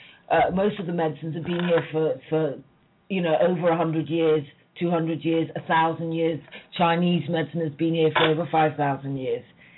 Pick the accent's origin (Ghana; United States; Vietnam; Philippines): Ghana; You know, I'm Ghanaian, and I go out to Ghana